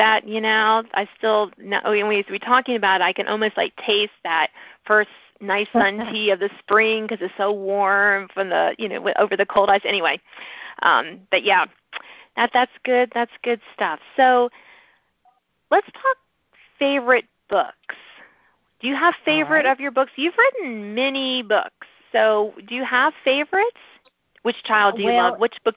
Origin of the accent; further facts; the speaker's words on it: Virginia, United States; Now, I must admit, I grew up in Southern Virginia, and I didn't grow up drinking sweet tea.